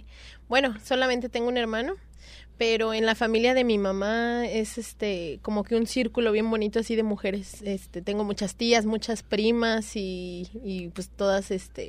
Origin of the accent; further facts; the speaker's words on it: Acámbaro, Guanajuato, Mexico; now in Puerto Vallarta, Mexico; soy originaria de Acámbaro, Guanajuato. Y pues tengo aquí en Puerto Vallarta viviendo alrededor de 10 años ya.